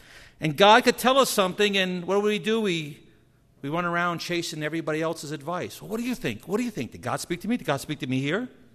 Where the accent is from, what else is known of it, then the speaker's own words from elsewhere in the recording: New Jersey, United States; I'm from Jersey. We know how to drive on the ice.